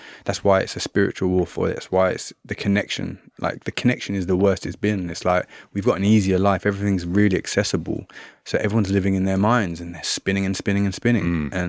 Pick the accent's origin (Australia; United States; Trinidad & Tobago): Trinidad & Tobago; I grew up in Trinidad and Tobago a lot of my time.